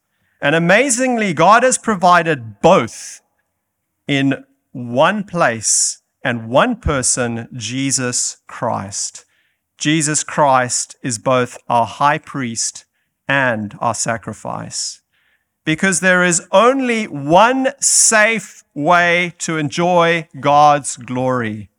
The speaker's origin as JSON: {"language": "English", "country": "Zimbabwe", "tie": "born or raised there", "said": "Growing up in Zimbabwe, many times I had to drive my car off the road because Mugabe was coming with his cavalcade of vehicles"}